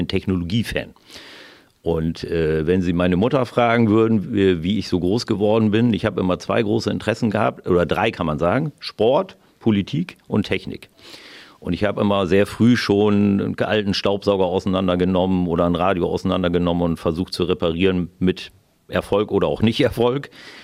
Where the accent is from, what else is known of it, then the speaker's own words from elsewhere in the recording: Bad Zwischenahn, Lower Saxony, Germany; groß geworden bin ich in Bad Zwischenahn, am Bad Zwischenahner Meer. Also ich hatte eigentlich eine norddeutsche Jugend, aber auch eine schöne Jugend, weil ich am Wasser groß geworden bin